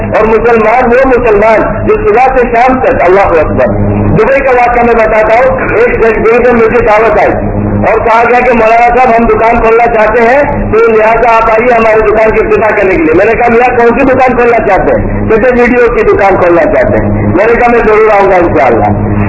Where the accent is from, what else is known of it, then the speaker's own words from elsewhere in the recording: India; اور افسوس کی بات ہے جو میرا تعلق ایک ہندوستان سے ہے